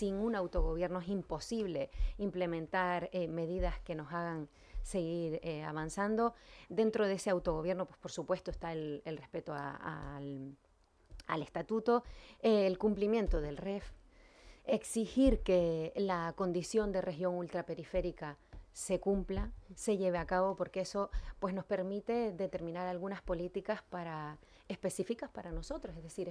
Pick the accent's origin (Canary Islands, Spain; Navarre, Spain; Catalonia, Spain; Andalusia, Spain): Canary Islands, Spain; Nosotros somos canarios. No somos ni mejores ni peores que nadie